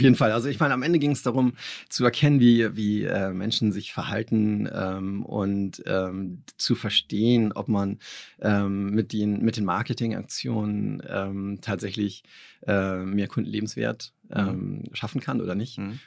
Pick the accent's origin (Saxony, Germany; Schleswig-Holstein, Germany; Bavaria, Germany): Schleswig-Holstein, Germany; Kiel; Genau, ich bin Kieler Jung.